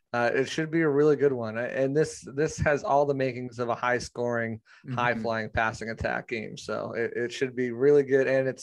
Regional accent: New England, United States; now in Tampa, United States; I am from New England originally. So I grew up rooting for Tom Brady and the Patriots. I've recently moved down to Tampa about 2 years ago

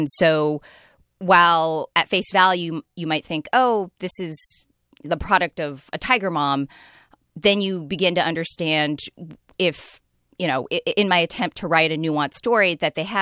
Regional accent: California, United States; I grew up in the Bay Area and grew up reading all the columnists.

